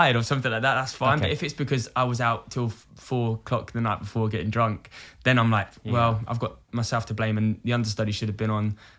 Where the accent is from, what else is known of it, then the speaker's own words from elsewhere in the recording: Brighton, South East England, United Kingdom; Brighton.